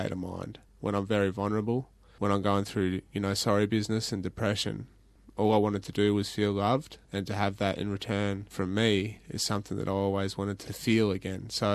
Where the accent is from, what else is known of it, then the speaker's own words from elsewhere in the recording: Ballarat, Victoria, Australia; because I'm actually from Ballarat, one of the coldest places in, you know, Australia.